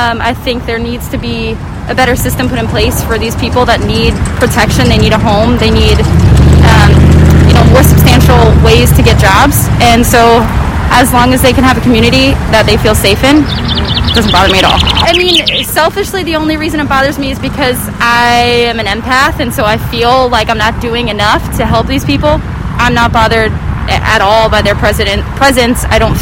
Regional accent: Philadelphia, Pennsylvania, United States; I'm from Fairmount.

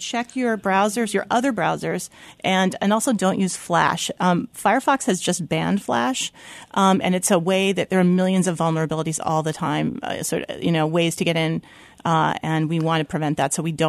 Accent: Philadelphia, Pennsylvania, United States; And as a Philadelphian, you know, when you post your children's photos to Facebook

